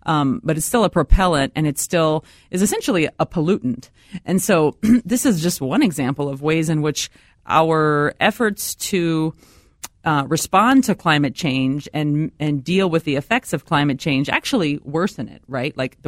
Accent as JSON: {"language": "English", "region": "the South", "country": "United States", "tie": "born or raised there", "said": "I grew up in the South, so for us, it was always thinking about air conditioners."}